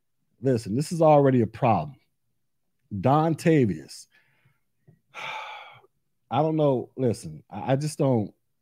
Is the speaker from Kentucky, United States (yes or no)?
no; Florida, United States; Y'all know I'm from Florida. I don't live in Miami, but I am from Florida.